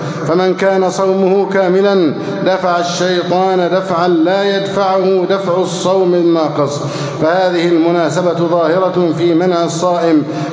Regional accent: Egypt

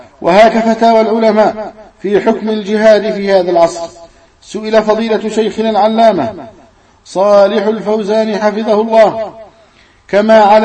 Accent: Egypt; من مجيئه من بلده ليبيا إلى بلدنا مصر

